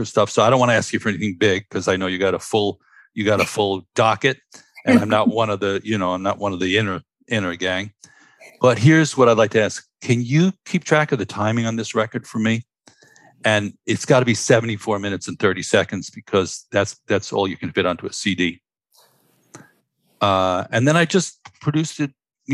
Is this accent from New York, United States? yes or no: yes; New York City, New York, United States; Yeah, I grew up in Stuyvesant Town, Manhattan.